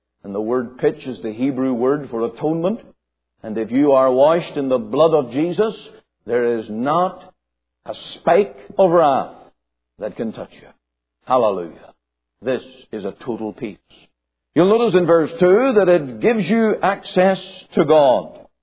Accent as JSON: {"language": "English", "country": "Canada", "said": "I have a standing as a Canadian."}